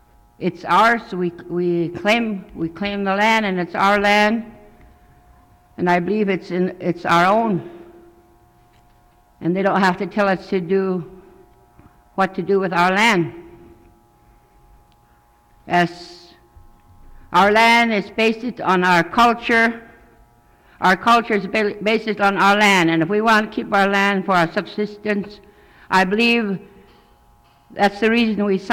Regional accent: Tetlin, Alaska, United States; I'm from Tetlin.

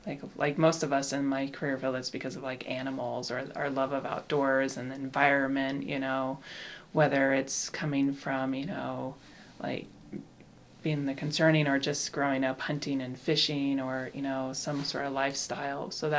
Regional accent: Alaska, United States; also born or lived in Montana; So I was born in Montana, and then my family moved to Alaska in the interior when I was probably 5 or 6. And so from there, so basically Alaska's been my home for, you know, since then.

